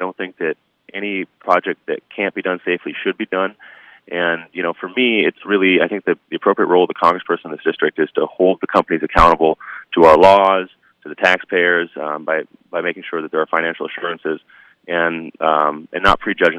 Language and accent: English; Crosby, Minnesota, United States; born there; You know, I was born in Crosby in 1986, which is about 20 years after the last mining was done in the town.